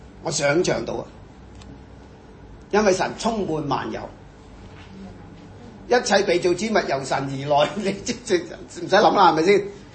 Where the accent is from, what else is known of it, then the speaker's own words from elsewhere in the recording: Hong Kong; 我们是香港人住这么小的地方，梗是住得不舒服啦。